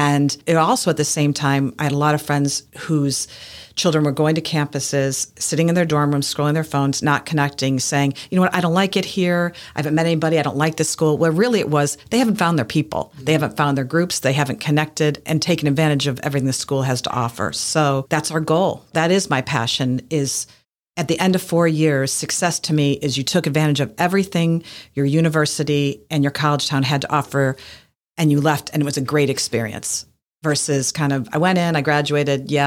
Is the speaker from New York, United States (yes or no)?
no; Chicago, Illinois, United States; I'm originally from Chicago